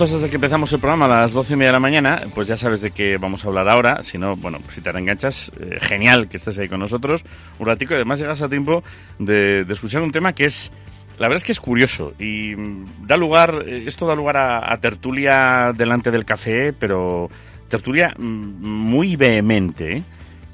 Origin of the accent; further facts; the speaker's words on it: Galicia, Spain; also born or lived in Zamora, Spain; yo soy zamorano de adopción, pero en mi tierra, en Galicia